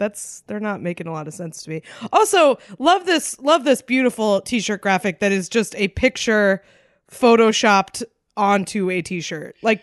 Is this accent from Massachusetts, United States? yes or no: yes; Massachusetts, United States; born there; I was born in Massachusetts.